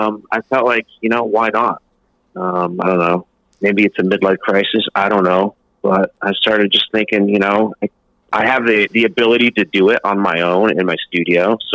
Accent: New York, United States; I grew up in New York. I grew up in upstate New York, about around Albany, about 2 hours north of the city.

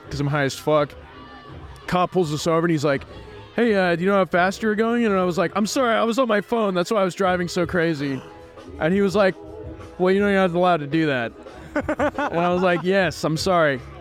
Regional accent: Benicia, California, United States; Dude, I grew up in Benicia.

